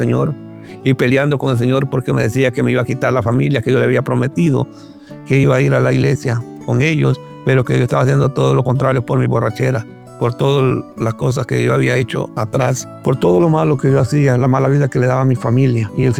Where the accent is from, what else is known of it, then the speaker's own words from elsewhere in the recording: El Salvador; now in Maryland, United States; Soy de El Salvador. Actualmente vivo en Estados Unidos, en el estado de Maryland. Tengo 43 años de edad